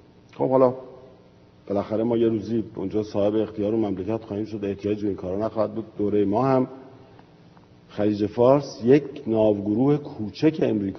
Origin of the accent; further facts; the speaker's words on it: Iran; ما خودمون رو به عنوان کشور ایرانی تعریف نمی‌کنیم، ما ایران هستیم.